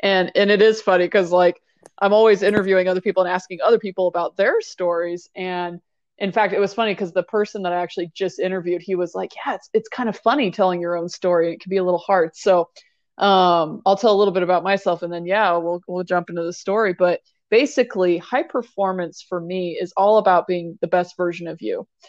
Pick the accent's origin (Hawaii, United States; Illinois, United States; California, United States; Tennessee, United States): Hawaii, United States; I grew up in Hawaii, which I always love saying that because I'm not gonna lie, I feel pretty blessed being from there.